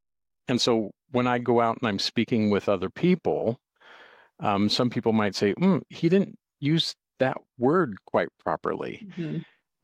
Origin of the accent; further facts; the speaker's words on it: Utah, United States; accent: Utah dialect; Now, when I was growing up and I was a kid, what I heard in the Utah dialect is, I took it for granted.